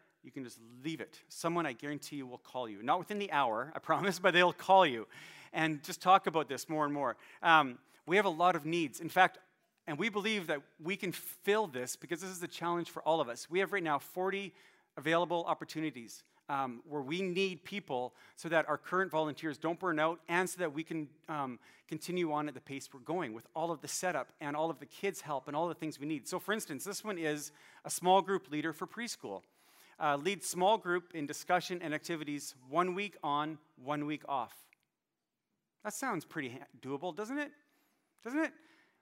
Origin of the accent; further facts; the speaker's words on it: Calgary, Alberta, Canada; So I came from Calgary, went there when I first went to college